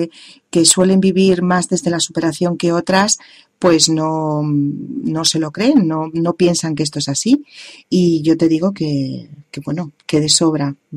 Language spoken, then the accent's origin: Spanish; Spain; Gracias España, mi tierra natal